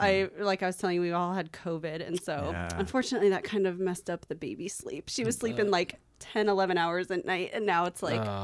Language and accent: English; Redmond, Washington, United States; Yeah. So, I grew up in Redmond, went to Redmond High School, went to Bellevue Community College at the time, and then went to UW. Born and raised local